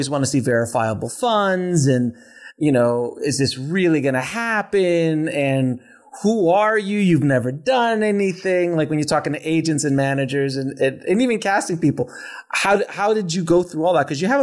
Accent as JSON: {"language": "English", "region": "New York", "country": "United States", "tie": "born or raised there", "also_born_or_lived": "Miami", "said": "I came from a middle to lower middle class, you know, growing up in New York and Miami and all these kind of places."}